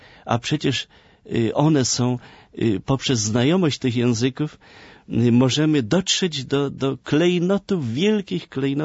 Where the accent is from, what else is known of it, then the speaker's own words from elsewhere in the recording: Lublin Voivodeship, Poland; ziemi zamojskiej, której jestem synem i bardzo się szczycę tym, że pochodzę z Roztocza, z Zamojszczyzny.